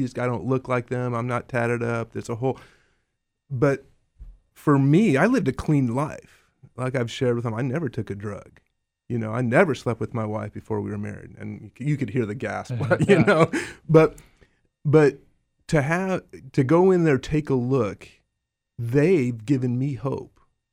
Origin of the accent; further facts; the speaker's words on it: Los Alamos, New Mexico, United States; I grew up in Los Alamos.